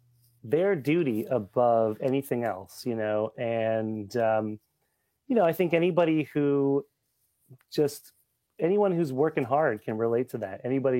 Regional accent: New Jersey, United States; I didn't grow up here. I grew up in New Jersey.

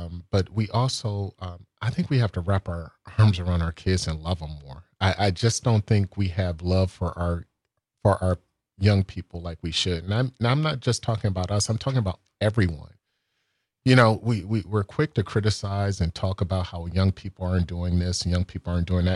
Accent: Milwaukee, Wisconsin, United States; born or raised there; also born or lived in Boston / New York

